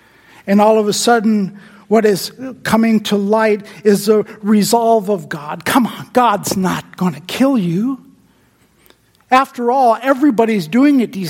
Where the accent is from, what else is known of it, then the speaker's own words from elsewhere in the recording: Pakistan; I grew up in Pakistan, and in Pakistan, most of the people who are born poor in Pakistan, 99% of those people will die in that same poverty.